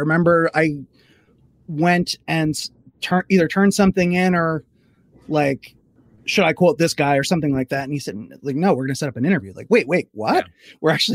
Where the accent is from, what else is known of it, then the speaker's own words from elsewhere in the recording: Philadelphia, Pennsylvania, United States; where I was growing up in Philadelphia.